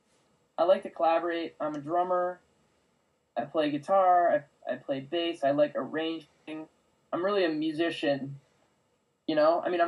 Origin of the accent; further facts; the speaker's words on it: Long Island, New York, United States; I am from Long Island, okay?